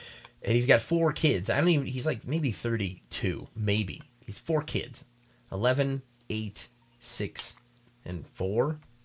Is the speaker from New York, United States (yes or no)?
no; Colorado, United States; And we're from Colorado. We're in Colorado, so